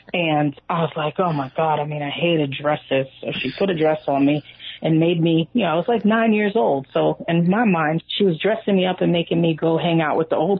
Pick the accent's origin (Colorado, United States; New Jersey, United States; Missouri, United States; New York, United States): New York, United States; New York City; Yes, I was. Born and raised in Harlem.